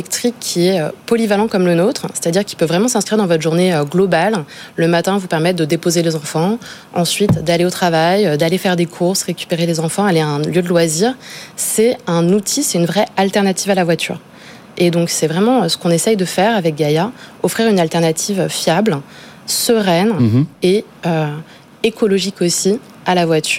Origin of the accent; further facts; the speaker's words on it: Paris, Île-de-France, France; Fils grandit à Paris, j'ai grandi à Paris.